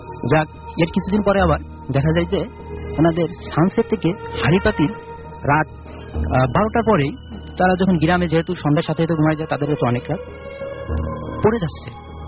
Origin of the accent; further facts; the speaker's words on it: Kashiani, Dhaka Division, Bangladesh; now in Dhaka, Bangladesh; আমার গ্রামের বাসা হচ্ছে গোপালগঞ্জ জেলার কাশিয়ানী থানার কামারুল গ্রাম।